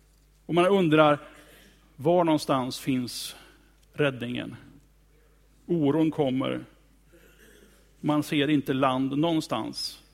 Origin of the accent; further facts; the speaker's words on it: Sweden; now in Karlskrona, Sweden; Som uppvuxen i Mellansverige